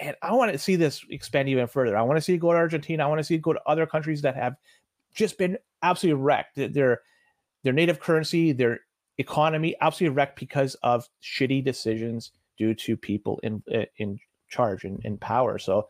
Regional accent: Canada; I'm looking at through the lens as a Canadian and over here offering KYC free and going to Canada Post.

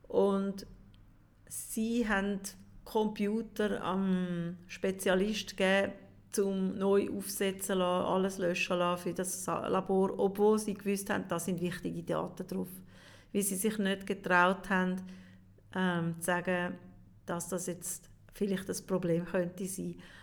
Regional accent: Switzerland; ich bin gar keine richtige Schweizerin, obwohl ich auf dem Pass und von meinen Eltern und zurück bin ich eine hundertprozentige Schweizerin.

